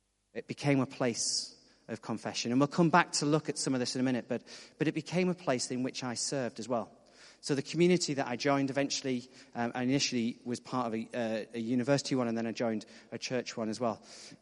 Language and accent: English; Hartlepool, North East England, United Kingdom; you probably can't guess from my accent, but I'm from the northeast of England. And so was he. He was from Newcastle. I was from slightly further south in Hartlepool.